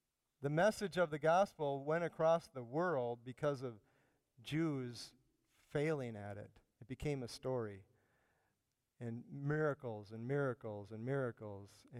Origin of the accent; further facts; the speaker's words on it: Chicago, Illinois, United States; I'm from Chicago, you know. It's like none of this Minnesota nice.